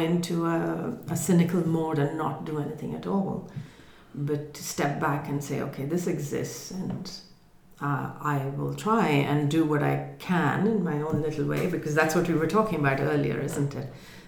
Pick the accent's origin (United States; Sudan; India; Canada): India; now in United Kingdom; So, for example, as an Indian, I can only speak about that. Coming to the UK, for example, it's a huge shift.